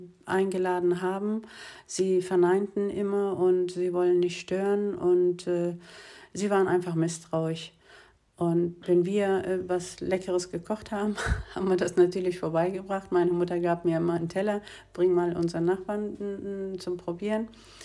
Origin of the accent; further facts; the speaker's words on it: Turkey; now in Germany; bin 63 Jahre alt, komme ursprünglich aus der Türkei. Bin seit 1973 in Deutschland.